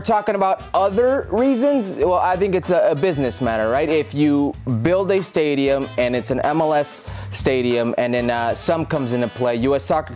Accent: United States; born there; I was born here in the States, and I'm of Mexican immigrant parents

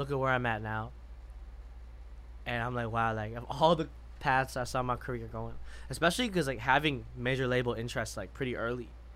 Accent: Madison, Wisconsin, United States; growing up in Madison. And even now, like, you know, Madison's scene is very interesting.

